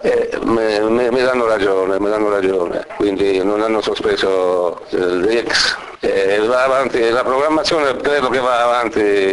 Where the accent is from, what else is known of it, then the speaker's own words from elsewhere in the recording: Molise, Italy; now in Argentina; Io, come ben sapete, sono molisano dell'Alto Molise, un paesetto dell'Alto Molise. Immigrai in Argentina assieme a mio padre nel 1950.